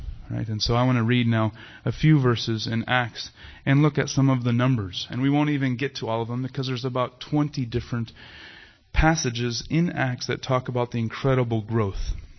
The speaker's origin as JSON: {"language": "English", "country": "United States", "said": "But that doesn't mean, of course, that I, as an American, am responsible for all of the killings, right, in North America."}